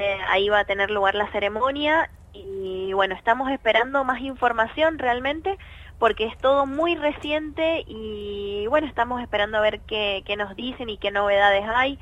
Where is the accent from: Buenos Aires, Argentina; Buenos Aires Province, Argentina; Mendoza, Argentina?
Mendoza, Argentina; Somos las mendocinas que vamos a representar a la provincia en los premios Gardel